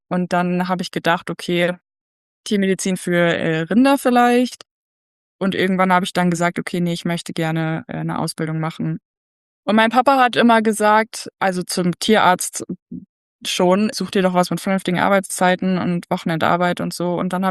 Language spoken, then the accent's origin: German; North Rhine-Westphalia, Germany; moved away as an adult; now in Zimbabwe; ich bin 23, ausgebildete Landwirtin. Ich komme aus NRW, studiere momentan Agrarmanagement im Fernstudium. Seit knapp über einem Jahr und ich bin 2024 nach Simbabwe ausgewandert.